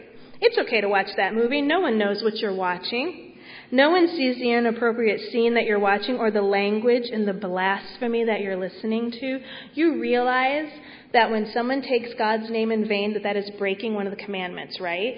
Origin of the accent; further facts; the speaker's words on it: United States; I am an American.